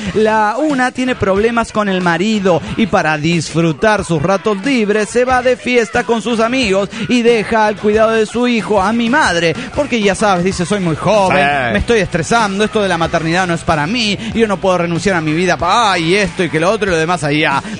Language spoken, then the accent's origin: Spanish; Delta, Colorado, United States; de Delta, Colorado.